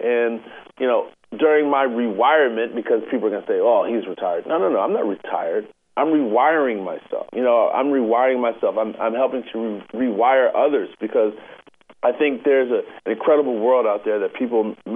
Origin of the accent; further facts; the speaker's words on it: Potomac, Maryland, United States; actually, so I grew up in Potomac, Maryland